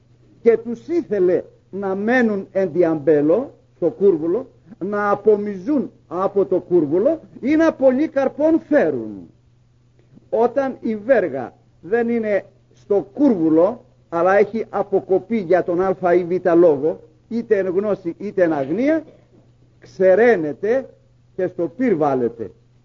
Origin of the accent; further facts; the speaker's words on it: Greece; εμείς σαν Έλληνες στη γλώσσα μας